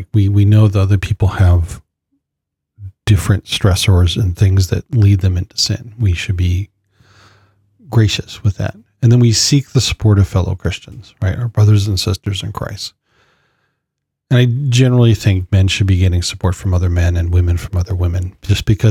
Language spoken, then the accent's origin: English; California, United States; I grew up in California. We can go to Vegas.